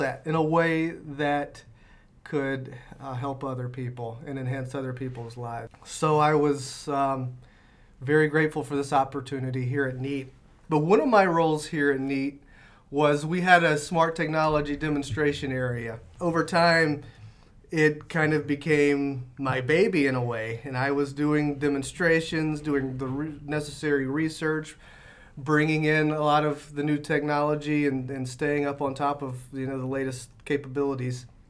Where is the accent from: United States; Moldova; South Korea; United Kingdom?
United States; Satsuma; The name of my hometown is Satsuma, which is a citrus fruit that many people probably have never heard of, but they grow them down there.